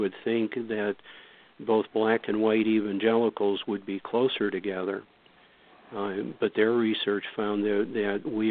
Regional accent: Cleveland, Ohio, United States; When I look back at my history, I grew up in Cleveland, Ohio, and I was in my late teens, early 20s when the race riots hit Cleveland.

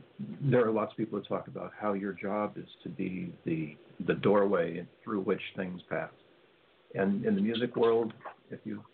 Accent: United States; And as a guy growing up in America, we're sort of taught to stuff our big emotions, to not let them show.

